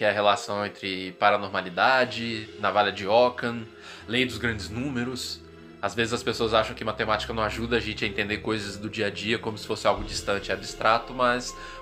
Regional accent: Minas Gerais, Brazil; Eu sou mineiro, adoro contar história.

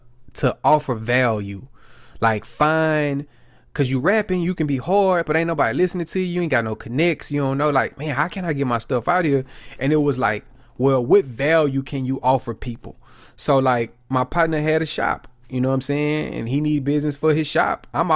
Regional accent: Houston, Texas, United States; But so me, I'm from Houston. I'm from South Park, Houston, Texas. You know what I'm saying? The young boys call it Jurassic Park.

